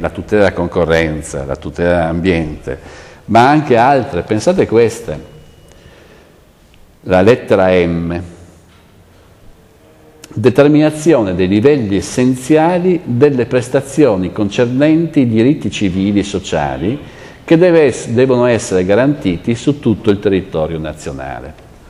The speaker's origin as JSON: {"language": "Italian", "region": "Calabria", "country": "Italy", "tie": "born there", "said": "e sono nato in Calabria e di conseguenza mi godo la mia autonomia."}